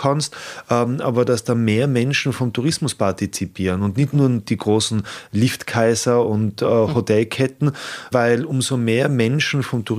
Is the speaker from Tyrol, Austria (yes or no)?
yes; Tyrol, Austria; bei uns in Tirol, da gibt es den schönen Bezirk Osttirol, das ist der schönste Bezirk bei uns.